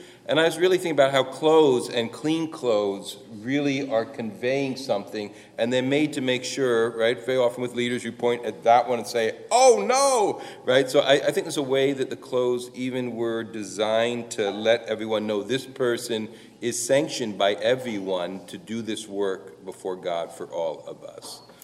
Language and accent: English; East Coast, United States; And I certainly remember growing up on the East Coast, right?